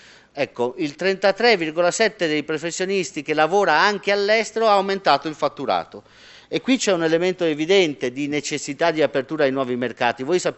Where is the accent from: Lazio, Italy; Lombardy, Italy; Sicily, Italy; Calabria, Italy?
Calabria, Italy; Io vengo dalla Calabria